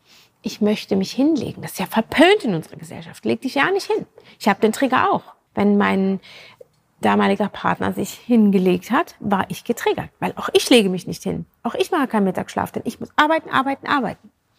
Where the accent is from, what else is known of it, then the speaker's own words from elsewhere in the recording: Switzerland; Ich bin Schweizerin, bin da sehr in so einem Dorf groß geworden.